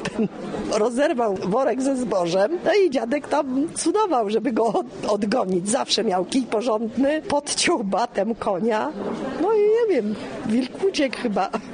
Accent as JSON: {"language": "Polish", "region": "Łódź Voivodeship", "country": "Poland", "tie": "born there", "said": "Ja urodziłam się, chrzczona byłam w parafii w kolegiacie łowickiej."}